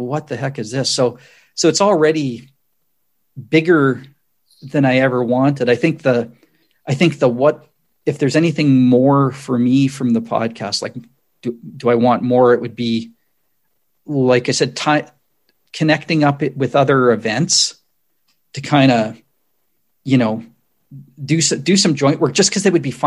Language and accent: English; Canada; I don't, being Canadian.